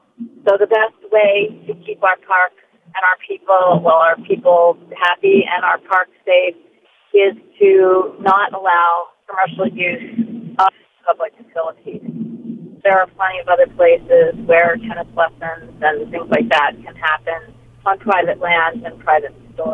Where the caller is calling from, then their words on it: Kailua-Kona, Hawaii, United States; I'm calling from Kailua Kona.